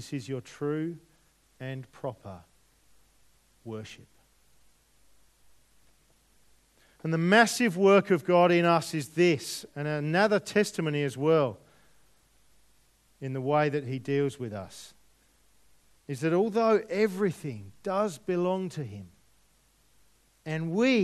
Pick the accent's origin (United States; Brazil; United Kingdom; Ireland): United Kingdom; England; accent: English; Bring my English accent out there.